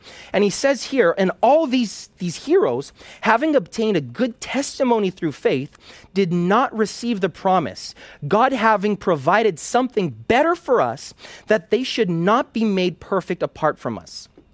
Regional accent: Brazil; English is a second language; now in United States; We're from Brazil, where each state has a different cultural type of food. Here in the States

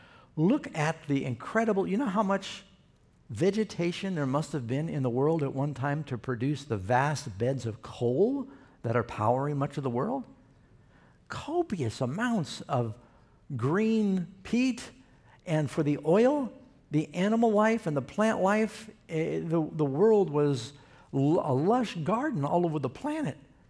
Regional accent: New York City, New York, United States; I grew up in New York City on 81st Street, across the street from the American Museum of Natural History.

